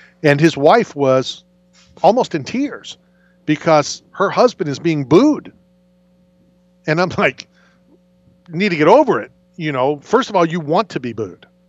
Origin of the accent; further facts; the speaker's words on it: Philadelphia, Pennsylvania, United States; born there; I'm not sure that I'm from Philly. I was born in Philly. Right. I've always said I was born in Philly.